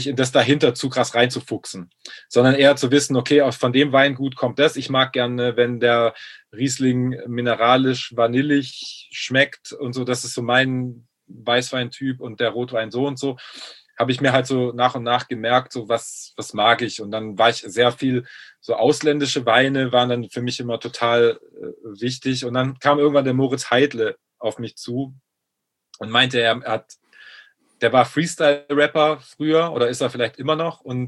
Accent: Baden-Württemberg, Germany; ich komme aus Baden-Württemberg

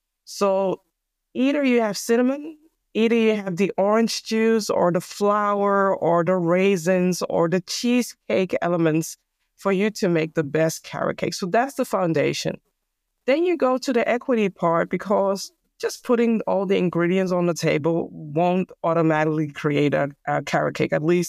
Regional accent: Amsterdam, North Holland, Netherlands; English is a second language; born and raised in Amsterdam. I have Ghanaian roots

